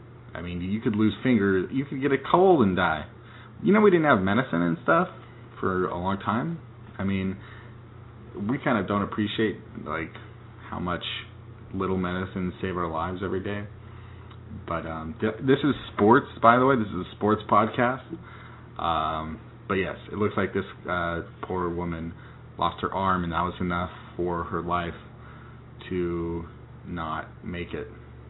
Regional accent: Seattle, Washington, United States; If you didn't catch it earlier, I'm from Seattle, and I loved Ichiro.

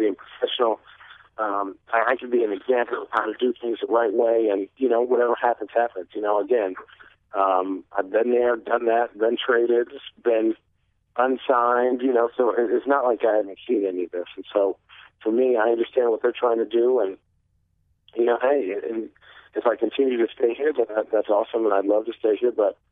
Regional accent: Phoenix, Arizona, United States; I love playing for the Suns, and you know, how much basketball means to me to be able to play in my hometown.

